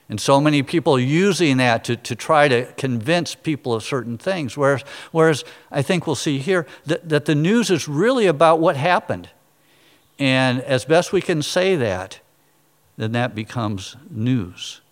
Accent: Storm Lake, Iowa, United States; I was born in Storm Lake, Iowa, and my parents and grandparents and great-grandparents ran the local newspaper. So I grew up around news

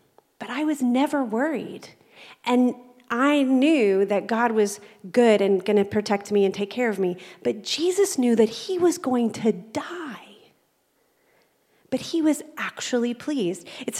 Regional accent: Texas, United States; I'm from Texas. So if I say y'all, it means all of you.

